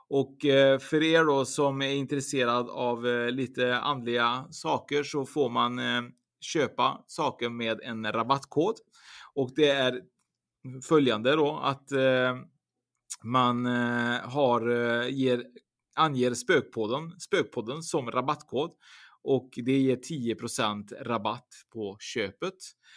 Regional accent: Sweden; jag är lite dum svensk ibland

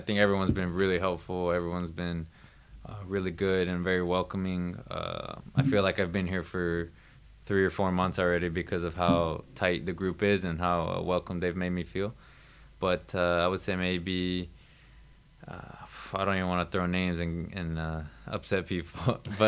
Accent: Houston, Texas, United States; moved away as an adult; now in Sweden; when I moved to my hometown professional team, the Academy of Houston Dynamo, where I spent probably the next 10 years, three of them being professional and the rest being with the Academy, until I moved here to Sweden.

